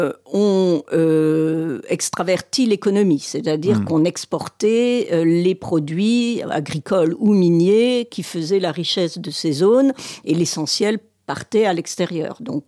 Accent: France; nous subissons en tant que Français. Moi, je ne suis pas parisienne.

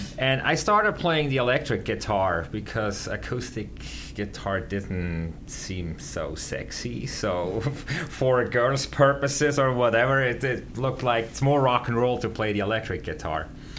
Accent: Switzerland; English is a second language; I'm from Switzerland.

